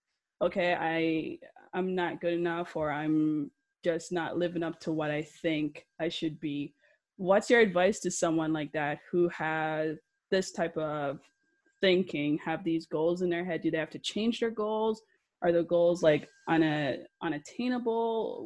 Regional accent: Jamaica; what you explained with in relation to your name is something I can like relate to as like a Jamaican kid.

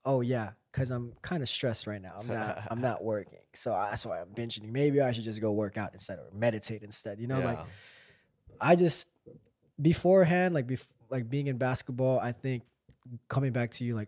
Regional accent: Philippines; now in United States; Because I grew up in the Philippines from about 3 to 11. Because my mom couldn't take care of me here in the United States.

